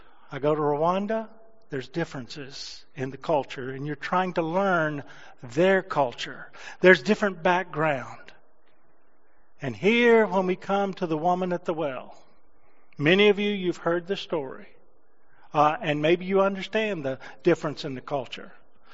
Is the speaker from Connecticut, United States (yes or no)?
no; Martinsville, Virginia, United States; now in New Hampshire, United States; those are my old stomping grounds. I grew up just outside of Martinsville, Virginia